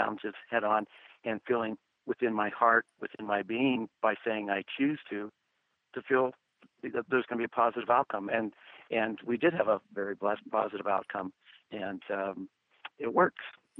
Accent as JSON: {"language": "English", "region": "Pennsylvania", "country": "United States", "tie": "born or raised there", "said": "No, I was raised in Pennsylvania, Western Pennsylvania."}